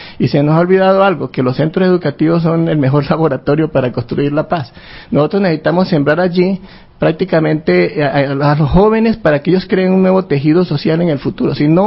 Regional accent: Puerto Rondón, Arauca, Colombia; born there; Yo también soy un araucano. Yo nací en Puerto Rondón, Arauca. Yo soy una persona que vengo de ancestros totalmente llaneros. Por raíces de mis abuelos y todos, vivimos en las sabanas de Marrero, Tame, Arauca, y somos muy numerosos.

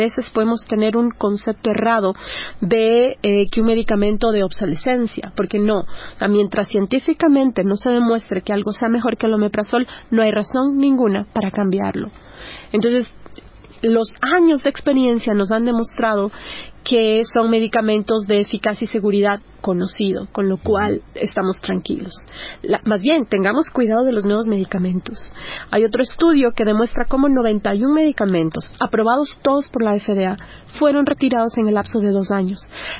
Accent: Quito, Pichincha, Ecuador; yo vengo de Quito, la mitad del mundo, sí. Latitud cero, donde la misión geodésica midió la Tierra, sí.

